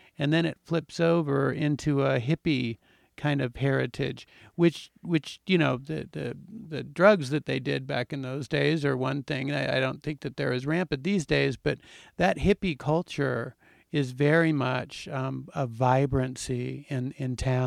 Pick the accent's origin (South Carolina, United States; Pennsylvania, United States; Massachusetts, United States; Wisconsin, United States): Massachusetts, United States; Boston; now in Telluride, United States; We, as I told you, I am from Boston, and when you're from Boston, you tend to be a food snob. And so when I came to Telluride